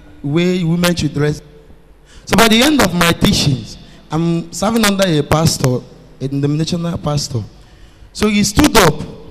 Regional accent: Anam, Anambra, Nigeria; now in Lagos, Nigeria; where I worship, not in this Lagos, it is in one of the local church in Anambra State. I'm from Anam. So under the local government of Anambra West, in my church.

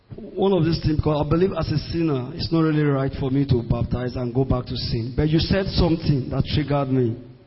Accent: Delta, Nigeria; I'm from Delta State.

